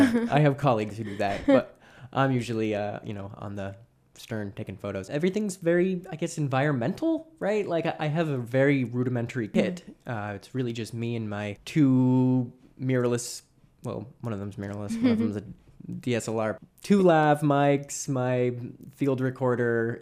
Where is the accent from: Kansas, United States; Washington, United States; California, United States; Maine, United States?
Maine, United States; Scarborough; I grew up in southern Maine, so the town of Scarborough. I've lived in Maine my whole life. I don't think I've ever left the state for more than maybe a month at a time.